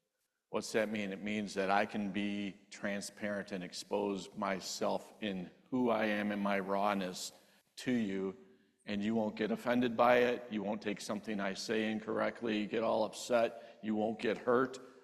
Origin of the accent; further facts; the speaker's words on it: Kenosha, Wisconsin, United States; I was born in Kenosha, been here most of my life.